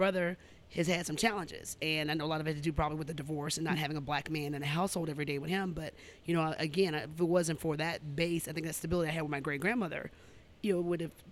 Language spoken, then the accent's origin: English; San Diego, California, United States; also born or lived in Alabama; And so we grew up there, spent like my first 10 years there before they divorced.